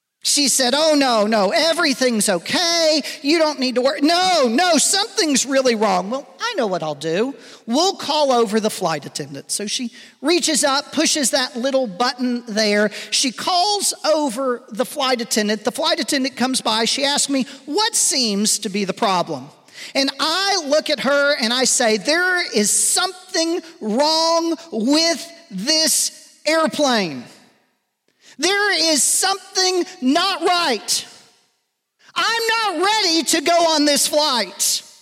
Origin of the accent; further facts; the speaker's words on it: Atlanta, Georgia, United States; I grew up in Atlanta, Georgia. My grandparents were in Memphis, Tennessee.